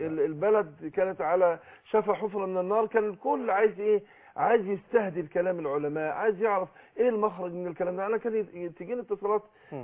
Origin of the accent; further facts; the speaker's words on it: Suez, Suez Governorate, Egypt; طبعا انا من السويس وكنت متابع